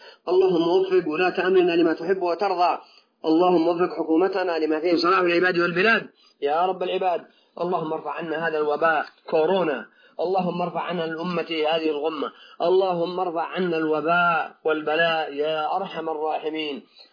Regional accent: Saudi Arabia; نحن في هذه البلد المبارك، نحن في بلدنا المملكة العربية السعودية

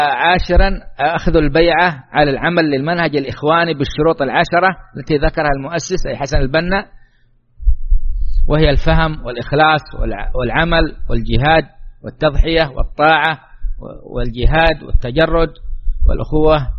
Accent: Saudi Arabia

